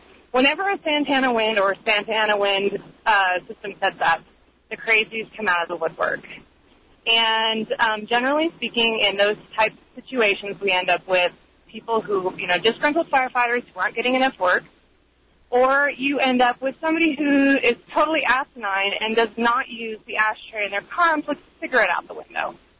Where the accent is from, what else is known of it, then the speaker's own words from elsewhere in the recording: California, United States; now in Colorado, United States; Listen, I'm a Colorado transplant. I grew up in California.